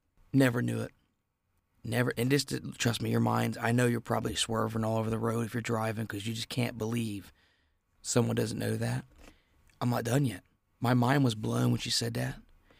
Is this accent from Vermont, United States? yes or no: no; Ohio, United States; I'm from Ohio. I'm like, should be a Bengals fan.